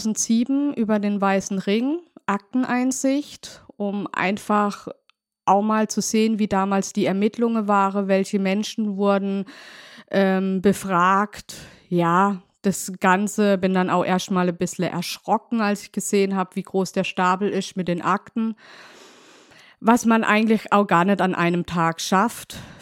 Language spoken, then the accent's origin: German; Neuenburg am Rhein, Baden-Württemberg, Germany; Ich komme aus Neuenburg, aus dem schönen Markgräflerland und bin 40 Jahre alt.